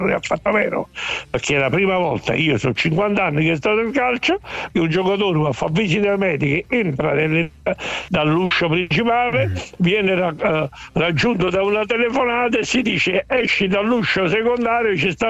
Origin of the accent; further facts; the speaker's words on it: Naples, Campania, Italy; però spero che si aggiusti da napoletano